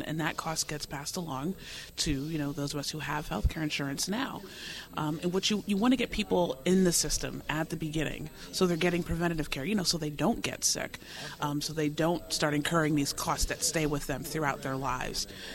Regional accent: New Jersey, United States; You know, I'm from New Jersey, and there used to be lots of, you know, very, you know, sort of liberal, quote unquote, Republicans

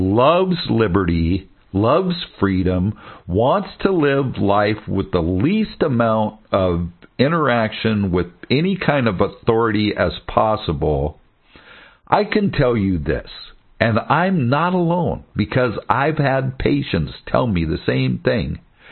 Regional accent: Portland, Oregon, United States; I was born in Portland. I'm an Oregonian, native Oregonian.

